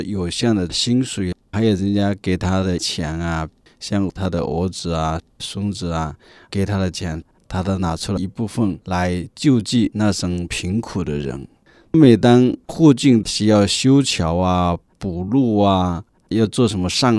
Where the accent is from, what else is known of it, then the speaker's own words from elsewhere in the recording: China; now in Canada; 特别是我们中国人移民到加拿大来，总会有语言文化风俗习惯上的差异